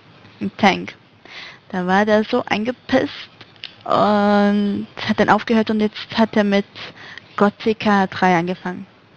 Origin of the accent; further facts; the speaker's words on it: Zurich, Switzerland; Nee, Zürich.